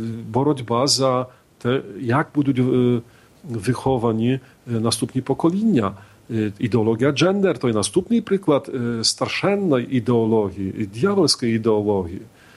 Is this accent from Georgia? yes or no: no; Poland; Ukrainian is a second language; я є поляк і бачу